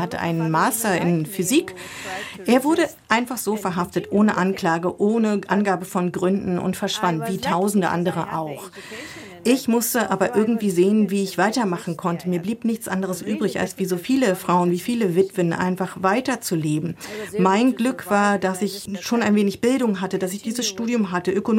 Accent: Helmand, Afghanistan; Ich bin in Helmand zur Schule gegangen, einem sehr konservativen Teil des Landes.

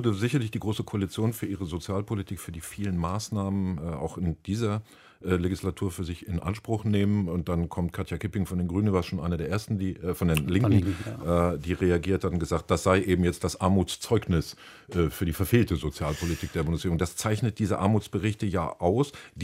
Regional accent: North Rhine-Westphalia, Germany; mit dem Ruhrgebiet, was mich wirklich bestürzt, dass das jetzt so der Ausreißer nach unten ist, bundesweit, meine Heimat

